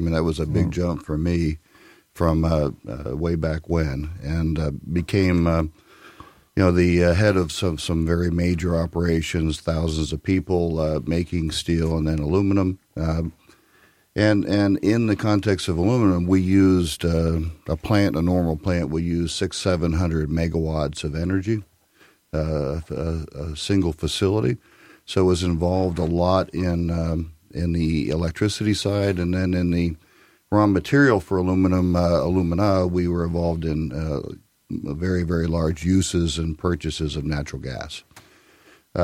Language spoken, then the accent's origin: English; Aberdeen, Maryland, United States; Well, I grew up in Aberdeen, Maryland, near Baltimore, right on the Chesapeake Bay.